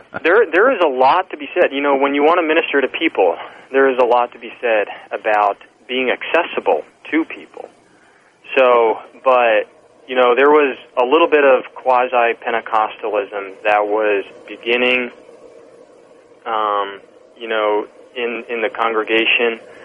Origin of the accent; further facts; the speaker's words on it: Pennsylvania, United States; But I grew up in the Poconos, so that's just a stone's throw from here.